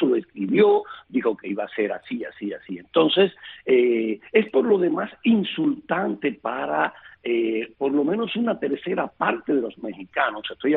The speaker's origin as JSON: {"language": "Spanish", "country": "Cuba", "said": "somos cubanos"}